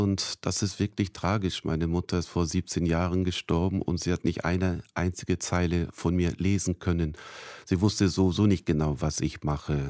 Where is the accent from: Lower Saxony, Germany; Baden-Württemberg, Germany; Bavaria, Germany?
Lower Saxony, Germany; Krautsand; bis zur Sturmflut eben in dieser Abgeschiedenheit auf der Albinsel Krautsand. Nachdem wir alles verloren haben, sind wir umgezogen in eine Siedlung mit 4 großen Wohnblöcken.